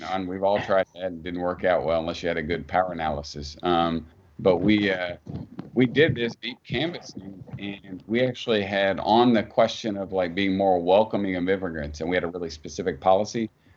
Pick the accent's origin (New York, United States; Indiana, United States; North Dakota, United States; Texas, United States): Indiana, United States; Like, I grew up in Southern Indiana. No surprise to me or any of the organizers.